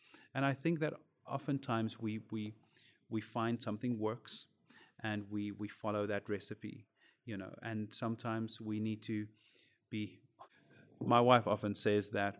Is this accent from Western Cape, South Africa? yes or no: yes; Cape Town, Western Cape, South Africa; Originally from Cape Town, South Africa